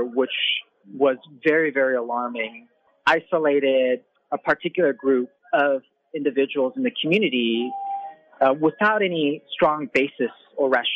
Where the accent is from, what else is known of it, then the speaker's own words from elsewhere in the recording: United States; it goes against those values, American values. And as an American, I don't accept that.